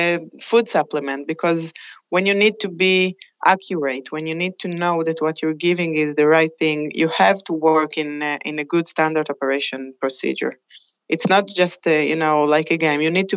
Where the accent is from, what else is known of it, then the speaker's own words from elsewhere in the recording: Israel; now in United Kingdom; I am from Israel, but I'm working in the UK with the group.